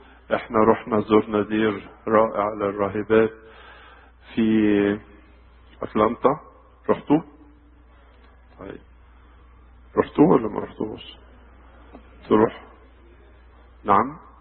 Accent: Egypt; عندنا في مصر يجي يقول لك عايزك يا ابونا خمس دقايق.

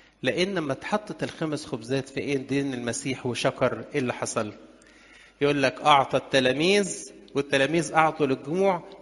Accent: Egypt

